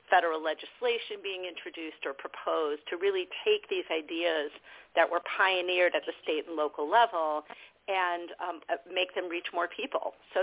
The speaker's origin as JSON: {"language": "English", "region": "California", "country": "United States", "tie": "born or raised there", "said": "as growing up in California with an excellent, affordable system of public higher education, I took college affordability for granted."}